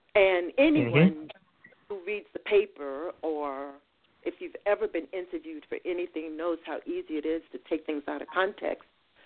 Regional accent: New York City, New York, United States; And, you know, I grew up in the South Bronx. However, the South Bronx wasn't the South Bronx of the 80s, okay? It was a mixed community.

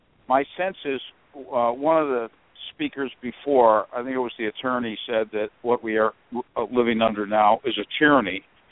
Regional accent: North Carolina, United States; from North Carolina, though I'm in Pittsburgh for the holidays.

